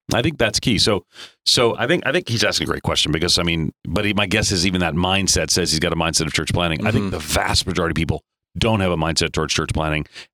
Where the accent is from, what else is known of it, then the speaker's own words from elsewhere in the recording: New York, United States; now in Chicago, United States; You call me New York. But really, I'm a Chicagoan now.